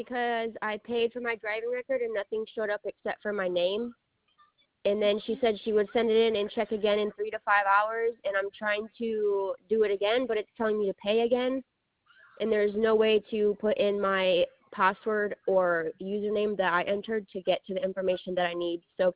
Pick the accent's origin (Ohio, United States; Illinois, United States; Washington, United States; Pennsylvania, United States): Washington, United States; Wenatchee; born there; and I was born in Wenatchee, Washington.